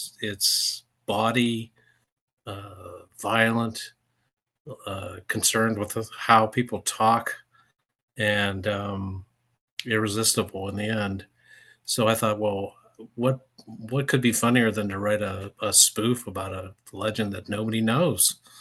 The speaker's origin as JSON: {"language": "English", "country": "United States", "said": "And that's my ancestry, Irish, although I'm American by nature, I suppose."}